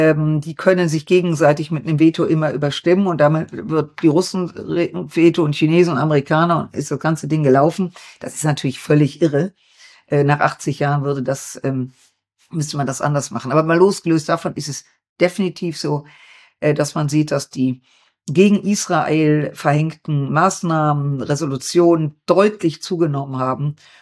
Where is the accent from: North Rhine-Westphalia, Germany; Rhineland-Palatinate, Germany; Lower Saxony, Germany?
North Rhine-Westphalia, Germany; Düsseldorf; in meiner Heimatstadt Düsseldorf